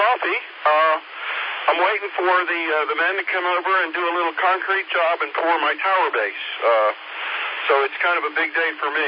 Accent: Northeast, United States; I remember I grew up in the Northeast

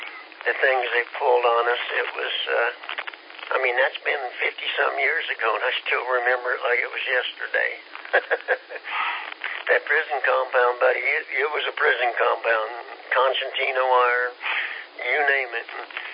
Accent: Kansas, United States; I was from Kansas. I didn't like swimming where something could eat you.

